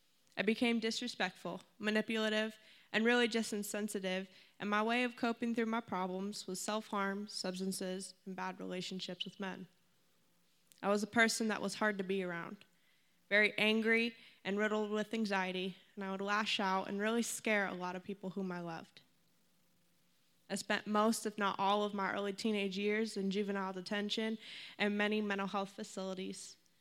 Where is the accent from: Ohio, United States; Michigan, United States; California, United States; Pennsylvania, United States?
Ohio, United States; Pickerington; As you know … I'm 19 years old. I'm from Pickerington, Ohio, a nice suburb outside of Columbus.